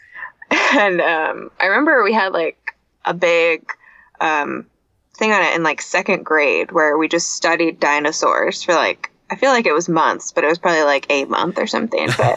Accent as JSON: {"language": "English", "town": "Vancouver", "region": "Washington", "country": "United States", "tie": "born or raised there", "said": "In Vancouver, Washington."}